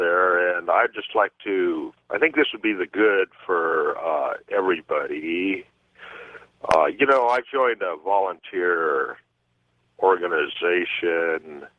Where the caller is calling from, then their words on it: Pahrump, Nevada, United States; Right now I'm in Pahrump, Nevada.